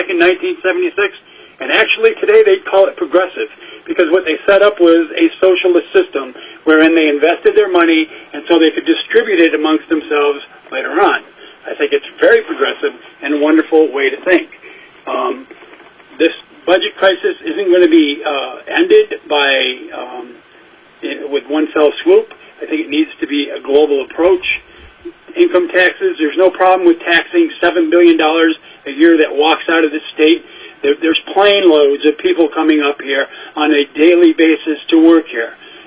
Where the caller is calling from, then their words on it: Palmer, Alaska, United States; I'm calling in from Palmer, Wasilla area.